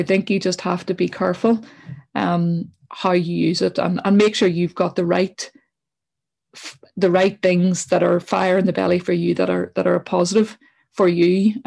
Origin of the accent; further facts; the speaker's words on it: Northern Ireland, United Kingdom; you probably know growing up in Northern Ireland, that when you're that age, everyone needs to look the same, and you all wore Adidas.